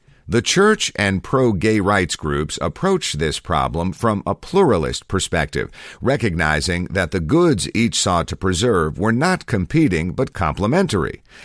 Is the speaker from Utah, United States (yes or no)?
yes; Utah, United States; the Utah Compromise, an historic anti-discrimination law passed by my home state's legislature in 2015